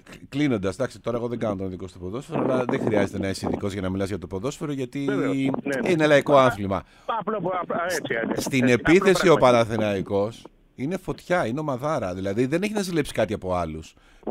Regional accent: Doxa, Greece; Καλημέρα και στη φίλη από τη Δόξα, στο χωριό μου.

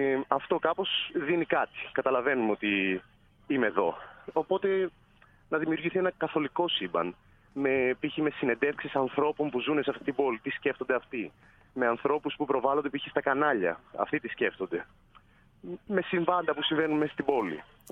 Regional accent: Thessaloniki, Central Macedonia, Greece; Για αρχή, από τα 5 άτομα που σας είπα ότι είναι επί σκηνής, οι 4 είμαστε Θεσσαλονικείς.

